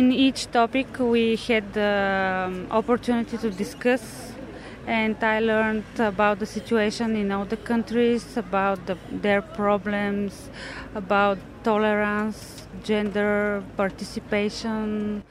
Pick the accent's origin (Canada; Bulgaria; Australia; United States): Bulgaria; I'm from Bulgaria. I'm 27 years old.